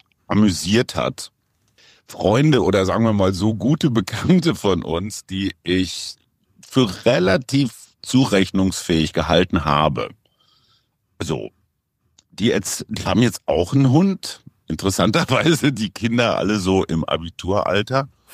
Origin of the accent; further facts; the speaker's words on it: North Rhine-Westphalia, Germany; Münsterländer aus meiner Heimat im Münsterland.